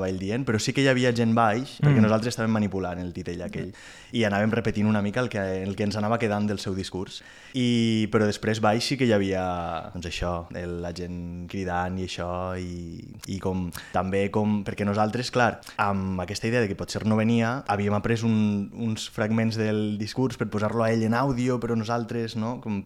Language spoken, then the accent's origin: Catalan; Alfafara, Valencian Community, Spain; Jo soc d'Alfafara. Alfafara, sí